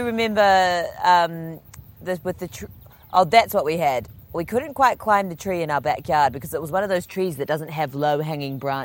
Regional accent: Palmerston North, Manawatū-Whanganui, New Zealand; I grew up in Palmerston North, which is definitely like an inland kind of metropolis.

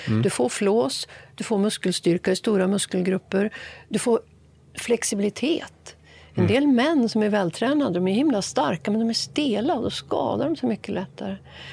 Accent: Sweden; born there; Också tacksam över att jag är född i Sverige. Kunde flytta till Stockholm och läsa medicin.

